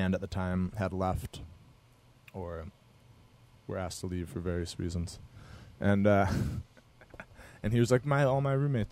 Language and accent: English; Rochester, New York, United States; I'm from Rochester, New York, which is right on Lake Ontario.